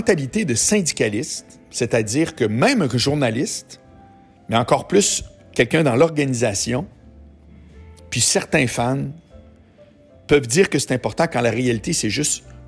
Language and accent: French; Quebec City, Quebec, Canada; j'y habite pas, mais je viens de Québec, puis j'ai fait mon cours jusqu'à l'université, mon stage, tout.